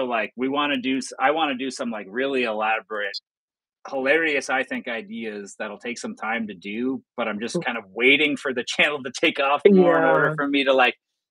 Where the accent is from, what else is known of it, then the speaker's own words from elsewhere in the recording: Canada; You know what? I'm Canadian, but I'm not a hockey guy.